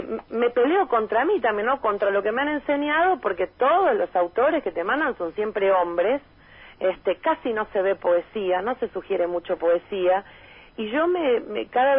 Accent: Morón, Buenos Aires Province, Argentina; now in Berisso, Argentina; yo no soy de acá, soy de Morón, ya soy de acá en realidad. Nací en Morón, viví mucho tiempo, pero hace 20 años que vivo en Berisso.

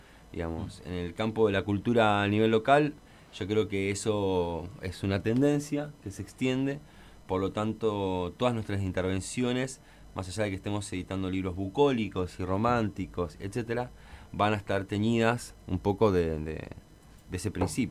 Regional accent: Bolívar, Buenos Aires Province, Argentina; Y yo soy de Bolívar, o sea, es una vuelta del interior.

